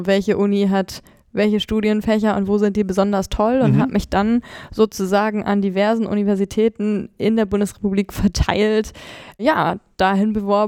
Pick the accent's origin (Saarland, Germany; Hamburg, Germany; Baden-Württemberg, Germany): Hamburg, Germany; Ich komme aus Hamburg, bin dann zum Jurastudium nach Konstanz an den schönen Bodensee gegangen.